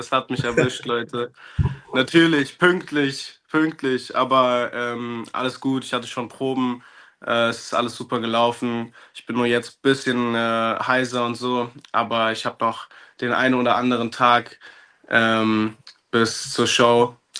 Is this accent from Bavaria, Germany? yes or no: no; Berlin, Germany; ich bin 23 Jahre alt, ich komme aus Berlin